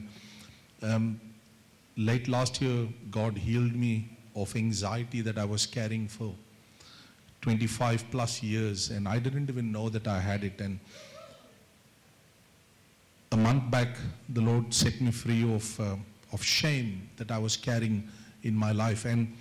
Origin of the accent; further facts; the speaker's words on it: India; Sorry, I'm Indian. We do funny things sometimes.